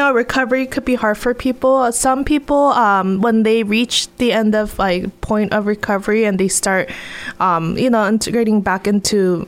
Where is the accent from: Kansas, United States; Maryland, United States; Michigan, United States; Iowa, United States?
Iowa, United States; Ames; also born or lived in Boone; I'm usually, you know, stuck to my hometown, Ames and Boone.